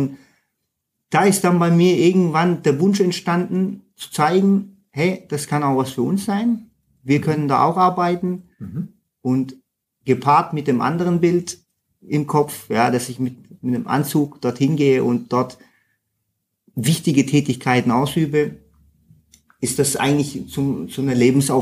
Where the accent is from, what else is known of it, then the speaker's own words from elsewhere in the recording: Heilbronn, Baden-Württemberg, Germany; ich komme ja aus Heilbronn und sind sehr nah an Stuttgart von der Anbindung her.